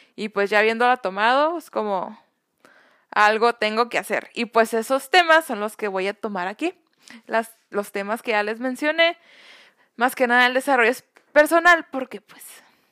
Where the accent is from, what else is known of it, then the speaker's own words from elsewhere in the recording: Mexico; soy mexicana, nací el 16 de diciembre del 2000, tengo 19 años, signo Sagitario, dejando eso claro. Y pues bueno, hablo inglés